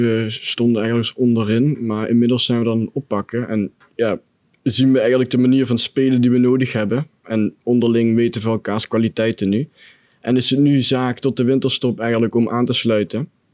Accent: Maastricht, Limburg, Netherlands; omdat ik van Maastricht ben, vind ik nog altijd een fantastisch stadion.

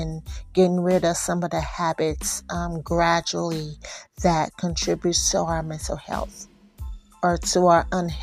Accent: California, United States; I'm from California, so, you know, I'm not used to this kind of weather.

